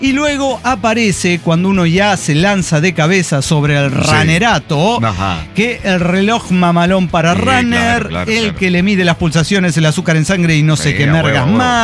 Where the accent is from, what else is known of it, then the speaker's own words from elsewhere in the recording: Toluca, State of Mexico, Mexico; Yo soy el locochón de Toluca.